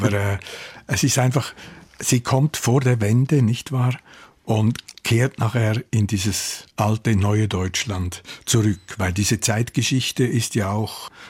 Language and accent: German; Menziken, Aargau, Switzerland; wir hatten ein großes Aluminiumwerk in Menziken, wo ich aufgewachsen bin.